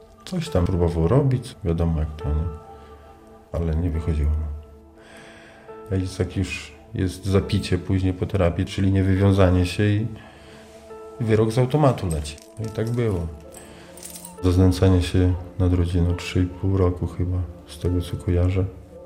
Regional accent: Hermanówka, Podlaskie Voivodeship, Poland; also born or lived in Białystok; Urodziłem się 82 roku, 1 marca w Białymstoku. Od urodzenia mieszkam we wsi Hermanówka.

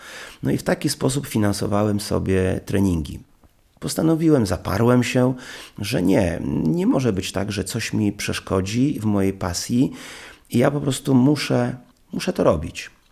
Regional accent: Białystok, Podlaskie Voivodeship, Poland; Ja już urodziłem się w Białymstoku, czyli jestem białostoczaninem.

